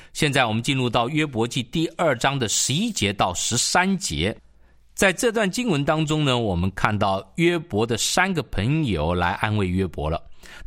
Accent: China; 特别对我们中国人来讲，

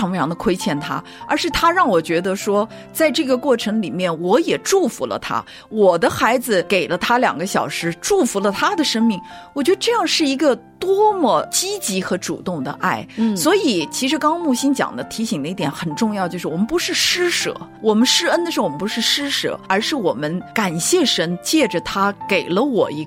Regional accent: China; 通常我们中国人就是说，哎呀，辛苦了，谢谢你，谢谢你

